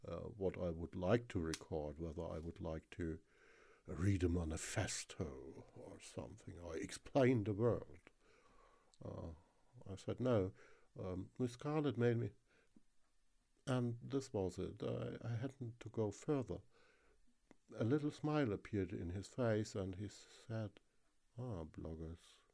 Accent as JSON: {"language": "English", "region": "Bavaria", "country": "Germany", "accent": "Southern Franconian", "said": "You have heard my accent. I don't know. I cannot quantify, qualify this. I cannot compete with Southern London, I'm pretty sure. All I have to offer is Southern Franconia."}